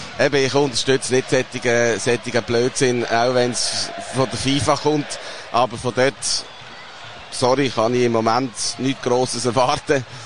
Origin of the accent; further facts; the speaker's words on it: Basel, Basel-Stadt, Switzerland; Als Basler sowieso nicht.